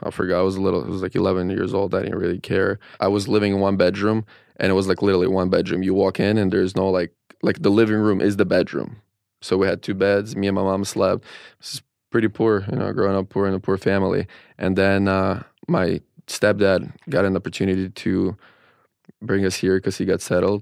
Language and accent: English; Odesa, Odesa Oblast, Ukraine; also born or lived in Russia; I was born in Russia and raised in Ukraine at Odessa Mama.